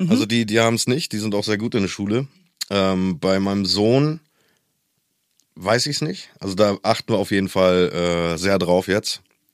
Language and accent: German; East Germany, Germany; ich komme ja aus der DDR jemals. Und ich glaube, als die Grenzen aufgegangen sind, war ich 11 oder so.